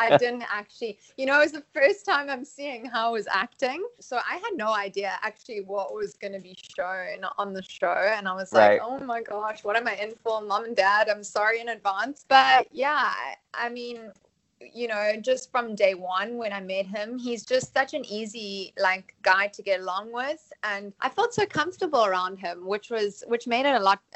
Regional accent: South Africa; I battle to understand him half the time as a South African

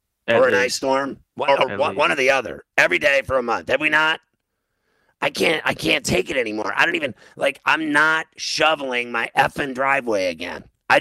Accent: Chicago, Illinois, United States; also born or lived in Pittsburgh; And then I grew up in Chicago and Pittsburgh, which are two of the crappiest cities in North America for weather.

